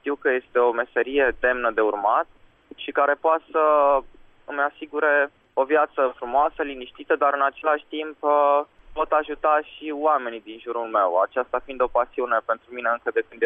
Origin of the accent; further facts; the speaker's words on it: Reșița, Caraș-Severin, Romania; m-am născut în Reșița pe data de 15.10.2001.